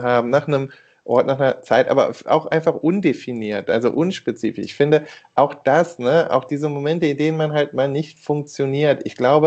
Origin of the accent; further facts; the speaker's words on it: Rhineland, Germany; da bin ich Rheinländer, jeder Jeck ist anders